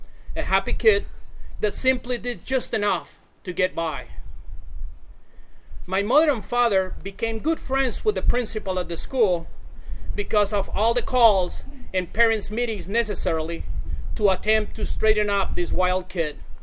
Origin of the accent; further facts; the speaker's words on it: Colombia; Due to Colombian policies, I was required to do my senior year again back in my home country.